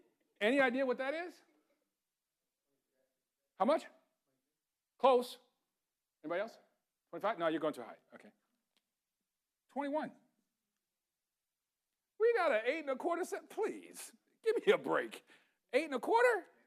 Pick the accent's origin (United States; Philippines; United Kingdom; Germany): Germany; Well, I grew up in Germany.